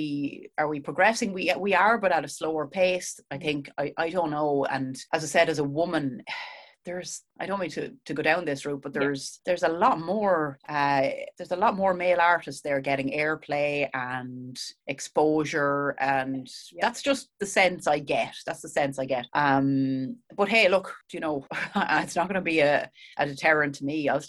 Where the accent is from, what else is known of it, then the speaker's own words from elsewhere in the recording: Ireland; maybe me approaching the States as an Irish woman worked in my favor.